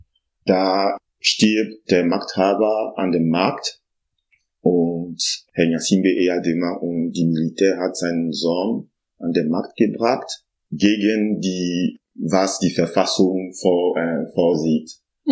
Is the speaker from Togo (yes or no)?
yes; Togo; moved away as an adult; now in Germany